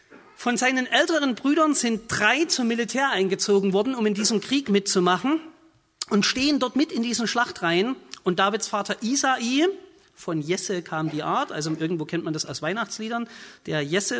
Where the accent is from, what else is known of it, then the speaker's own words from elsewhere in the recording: Saxony, Germany; Bei uns im Vogtland, wir reden ein bisschen derber, ne?